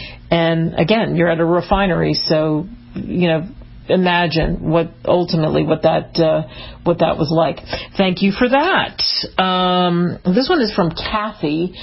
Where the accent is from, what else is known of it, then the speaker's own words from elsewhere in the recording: Philadelphia, Pennsylvania, United States; I grew up in Philly, and my brother-in-law is a cop.